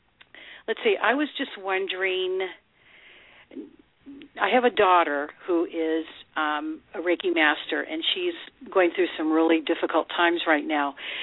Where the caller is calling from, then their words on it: California, United States; I'm calling from 805.